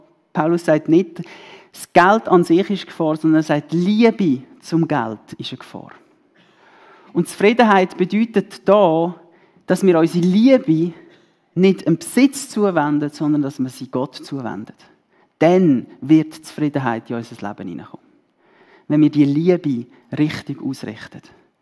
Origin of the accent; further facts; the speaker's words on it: Switzerland; Darum sind wir Schweizer die zufriedenste Nation der ganzen Welt.